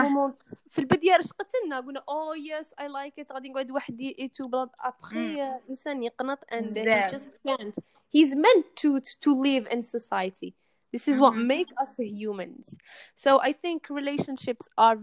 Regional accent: Oran, Oran Province, Algeria; English is a second language; moved away as an adult; now in Istanbul, Turkey; من وهران. And I study fashion design in Istanbul, Turkey. And it's been 2 years that I'm away from my home country.

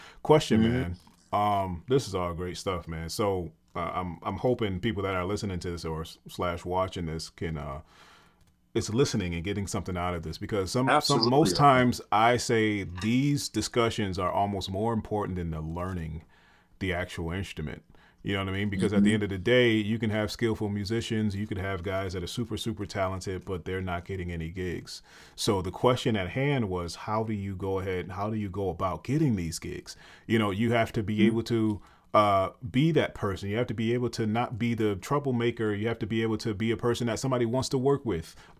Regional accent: New York, United States; Dude, I'm from New York.

